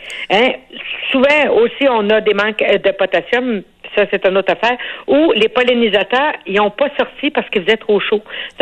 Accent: Saint-Lazare-de-Bellechasse, Quebec, Canada; Et moi, quand j'étais jeune, je viens de Saint-Lazare de Bellechasse.

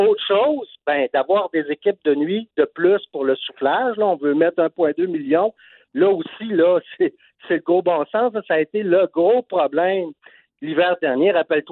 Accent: Quebec, Canada; now in Outaouais, Canada; c'est un concept qui n'est pas connu ici en Outaouais, mais moi, je viens du Saguenay, puis il y en a des rues blanches.

